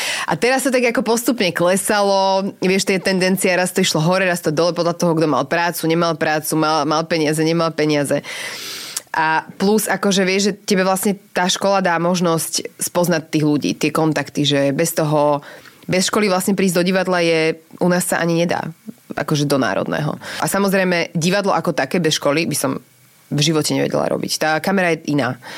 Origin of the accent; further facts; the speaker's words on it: Nitra, Nitra Region, Slovakia; ale vieš, potom sme sa presťahovali do Krškán, takže už som nebola taká Klokočinová.